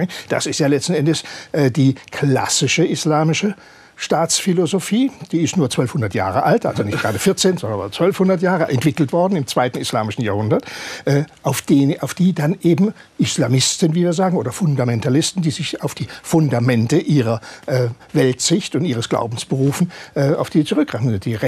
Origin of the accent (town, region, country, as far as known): Baden-Württemberg, Germany